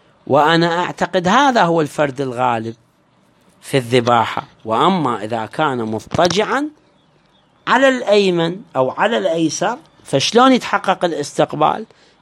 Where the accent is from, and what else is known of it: Iraq